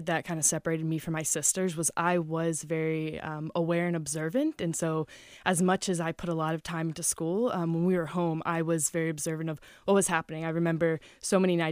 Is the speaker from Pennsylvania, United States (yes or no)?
yes; Pennsylvania, United States; Yeah, so Lancaster County, the thing I always tell people is, no, I'm not Amish